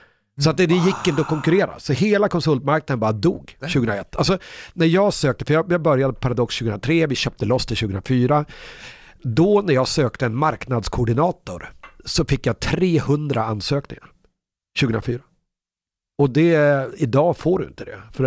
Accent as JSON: {"language": "Swedish", "town": "Umeå", "region": "Västerbotten County", "country": "Sweden", "tie": "born or raised there", "lives_now": "Gothenburg, Sweden", "said": "Så flyttar man 120 mil rakt genom landet till Göteborg. Och så har man växt upp i Umeå hela livet och inte sett så mycket annat egentligen."}